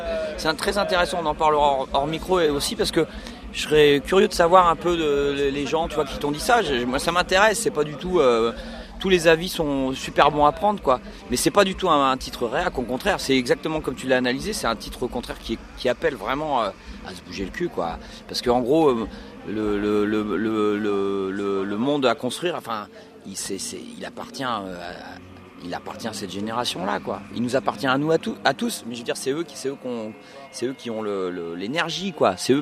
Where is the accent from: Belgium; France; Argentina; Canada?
France; now in Spain; En tant que Français, on a un truc comme ça.